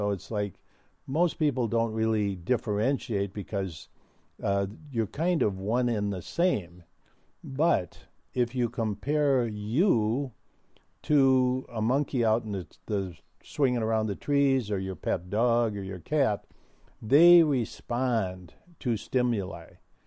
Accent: Minnesota, United States; as a kid, I grew up in Minnesota. I was born up on the Canadian border and then grew up in southern Minnesota, but always loved the North Woods.

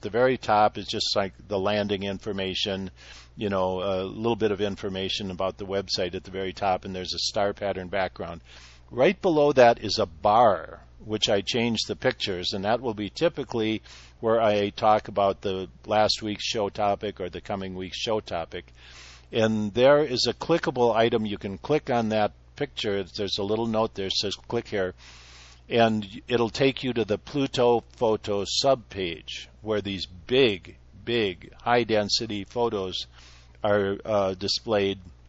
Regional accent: Minnesota, United States; Like growing up in Minnesota, as a kid, I saw the lake every spring fracturing and dividing up into little kind of islands

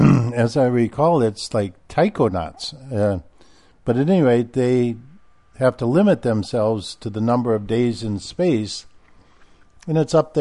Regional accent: Midwest, United States; I survived growing up in the Midwest.

